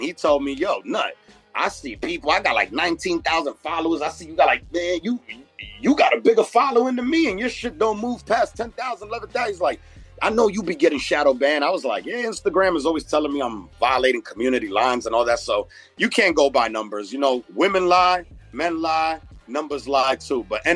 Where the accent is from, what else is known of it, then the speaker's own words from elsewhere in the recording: New York City, New York, United States; You know, growing up in Corona, Queens, and Flushing